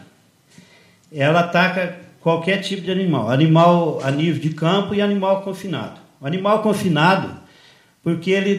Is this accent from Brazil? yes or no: yes; Guaxupé, Minas Gerais, Brazil; born there; Sim, sou nascido em Guaxupé.